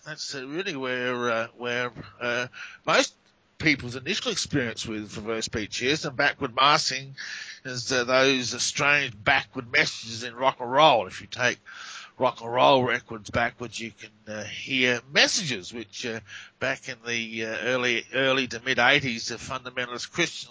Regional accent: Australia; accent: Australian; As you can tell by the accent, I'm Australian. I live in Australia in a town called Adelaide.

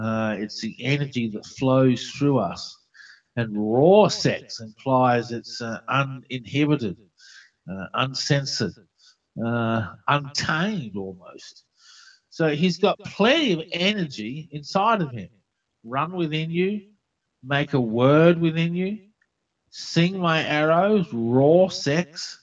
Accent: Australia; Good thing I'm an Aussie, isn't it?

